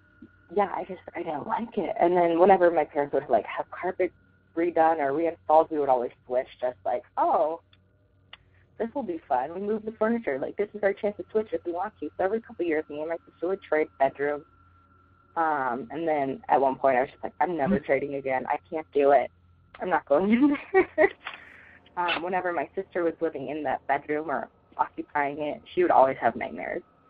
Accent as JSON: {"language": "English", "town": "Denver", "region": "Colorado", "country": "United States", "said": "I'm from Denver, Colorado, and I have a story."}